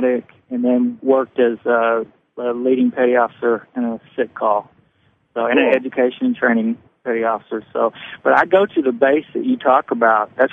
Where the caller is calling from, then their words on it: Hot Springs, Arkansas, United States; I'm calling from just outside of Hot Springs, Arkansas.